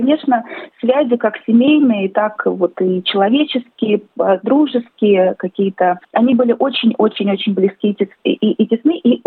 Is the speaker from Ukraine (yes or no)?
no; Moscow, Russia; moved away as an adult; now in Sydney, Australia; мне 38 лет. В феврале 2018 года я и мой муж переехали из Москвы в Австралию.